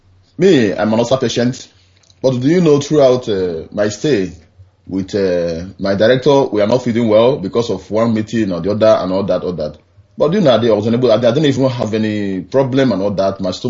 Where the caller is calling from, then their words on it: Port Harcourt, Rivers, Nigeria; I'm calling from Iguocha in Port Harcourt.